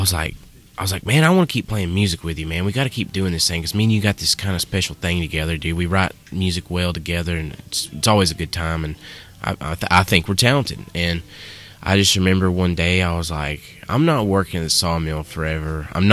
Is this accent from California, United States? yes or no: no; Nashville, Tennessee, United States; Well, I actually grew up on the, speaking of rivers, I grew up on the Cumberland River.